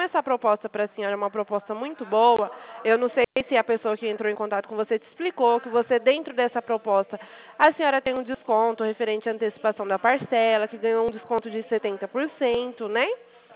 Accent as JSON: {"language": "Portuguese", "town": "Palmas", "region": "Tocantins", "country": "Brazil", "said": "Isso, eu sou aqui da cidade de Palmas"}